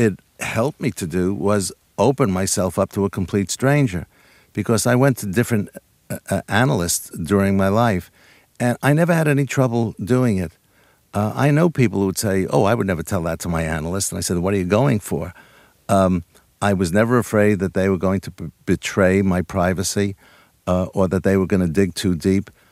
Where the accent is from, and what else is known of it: New York, United States; born or raised there